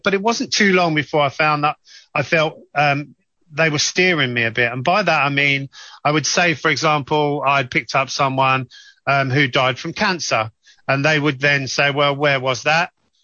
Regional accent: Northampton, East Midlands, United Kingdom; I'm originally from Northampton.

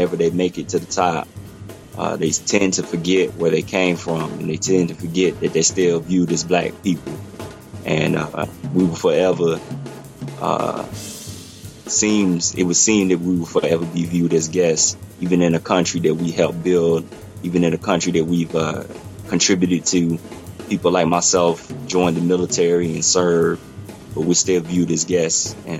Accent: the South, United States; because I'm actually from the South, but due to the military, I was able to move out here in Nebraska.

